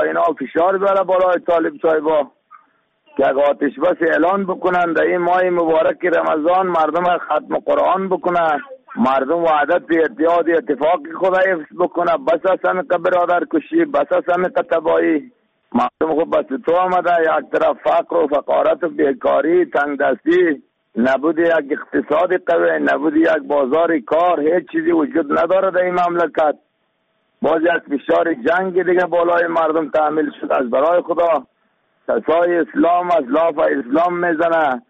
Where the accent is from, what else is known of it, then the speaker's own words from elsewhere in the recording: Afghanistan; ما شما مسلمان هستیم، ما شما افغان هستیم